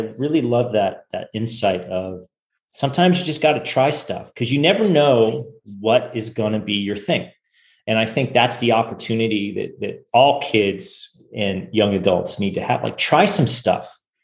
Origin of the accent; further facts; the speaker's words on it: California, United States; Because I know for me, I mean, I grew up in Silicon Valley.